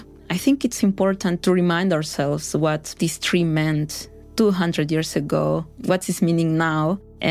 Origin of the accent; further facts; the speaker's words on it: Amazon, Peru; I am original from the Peruvian Amazon. I am a geneticist.